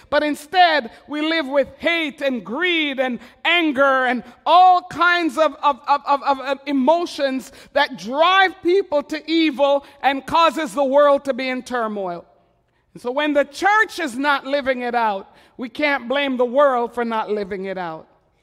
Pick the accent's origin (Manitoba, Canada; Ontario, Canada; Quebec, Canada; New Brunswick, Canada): Quebec, Canada; Montreal; I loved growing up in Montreal